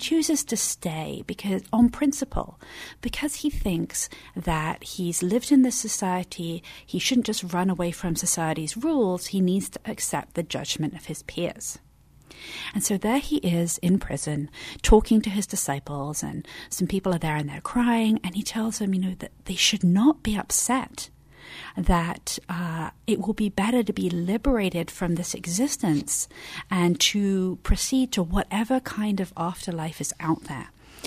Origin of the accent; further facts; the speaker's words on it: England, United Kingdom; So I'm from England.